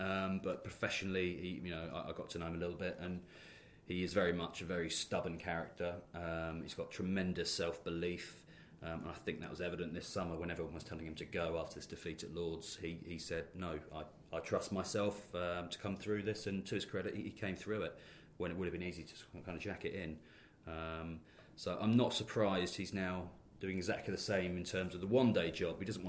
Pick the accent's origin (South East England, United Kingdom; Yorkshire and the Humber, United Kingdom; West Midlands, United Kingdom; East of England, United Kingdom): East of England, United Kingdom; Chelmsford; yeah, we won't say we're both from Chelmsford, but we are.